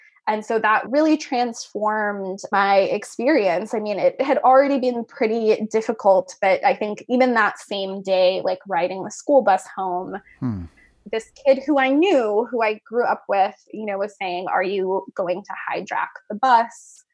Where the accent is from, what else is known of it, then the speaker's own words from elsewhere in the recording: Cumberland, Maryland, United States; I grew up in Cumberland, Maryland, which is nestled in the Appalachian Mountains out in Western Maryland.